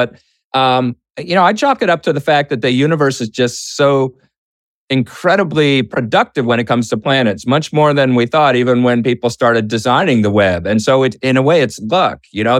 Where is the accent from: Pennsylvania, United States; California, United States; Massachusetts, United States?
Massachusetts, United States; Boston; Well, first of all, Boston, my hometown. Yay. Go Celtics.